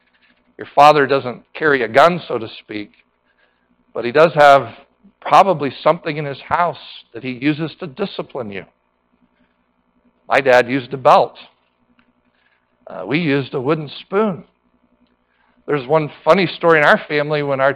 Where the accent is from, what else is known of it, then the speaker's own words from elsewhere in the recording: North Carolina, United States; I grew up down south in North Carolina, and I am thankful for parents who trained me and disciplined me.